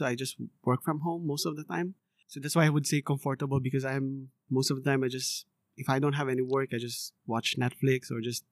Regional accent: Surigao City, Caraga, Philippines; now in Canada; I grew up in the Philippines. I mean, in Surigao City. So back home in the Philippines, I had a degree in accounting.

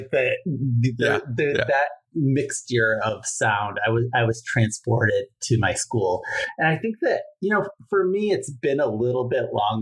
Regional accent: New York, United States; I grew up in New York, so it's a New York state school.

